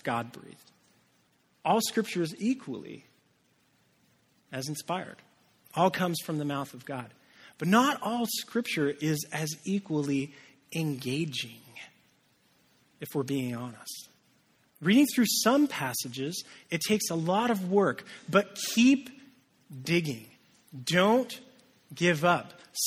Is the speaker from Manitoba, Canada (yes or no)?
yes; Winnipeg, Manitoba, Canada; born there; I was born in Winnipeg, Manitoba. I'm a Canadian.